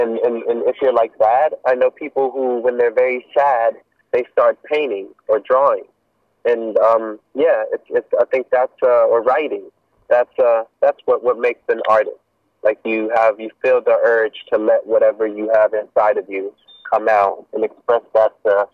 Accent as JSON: {"language": "English", "country": "Germany", "tie": "born or raised there", "said": "I don't have the same experience as a black man growing up in America. I grew up in Germany, mm-hmm. so it's different."}